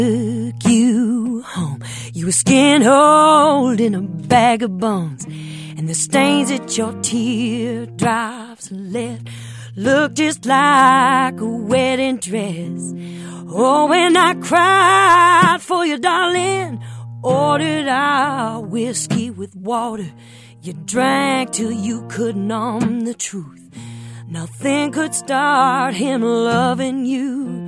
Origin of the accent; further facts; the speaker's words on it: Norwich, Vermont, United States; also born or lived in Hanover, New Hampshire; I grew up in Norwich, Vermont, but I went to Hanover High School, Hanover, New Hampshire.